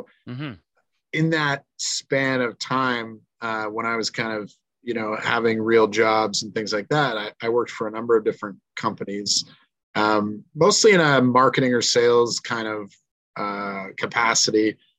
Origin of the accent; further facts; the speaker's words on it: Collingwood, Ontario, Canada; Well, I mean, I'm like a born and raised Ontarian. I grew up mostly around the Collingwood, Ontario kind of neighborhood up there, and then went to Guelph to university.